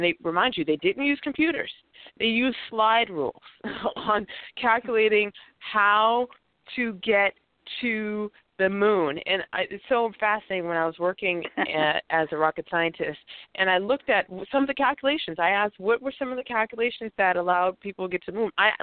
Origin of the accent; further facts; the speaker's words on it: United States; I am an American. I'm very proud to be an American. I am a person who is most familiarized with the American way of culture. I did not grow up in other countries.